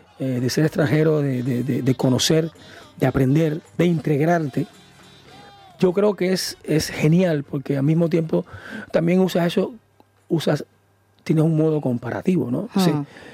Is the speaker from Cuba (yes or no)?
yes; Cuba; como cubano, decir, si puedo luchar por ellos, lo voy a hacer siempre, hasta el día que me vaya.